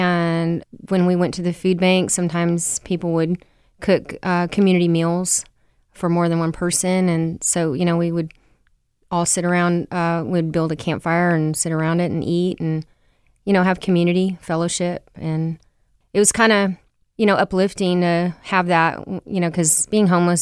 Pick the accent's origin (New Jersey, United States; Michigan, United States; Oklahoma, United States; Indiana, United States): Oklahoma, United States; moved away as an adult; now in Seattle, United States; Well, I'm from Oklahoma. I drove here from Oklahoma, and I came here just seeking an opportunity to make some money.